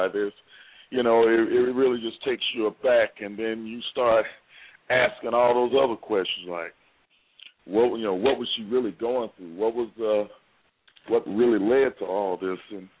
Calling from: Dallas, Texas, United States; calling from Dallas.

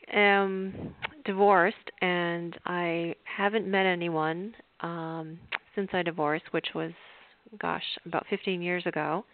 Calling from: Palm Beach, Florida, United States; I'm calling from Palm Beach.

